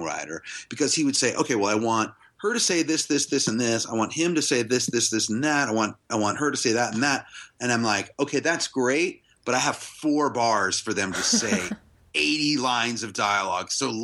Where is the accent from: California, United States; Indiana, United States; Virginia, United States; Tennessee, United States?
Virginia, United States; because growing up in Virginia near Washington, D.C., I did a ton of community theater and high school theater